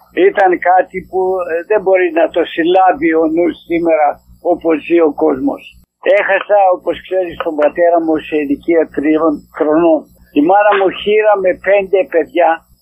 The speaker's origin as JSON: {"language": "Greek", "town": "Avgerinos", "region": "Western Macedonia", "country": "Greece", "tie": "born there", "said": "Γεννήθηκα στον Αυγερινό Κοζάνης."}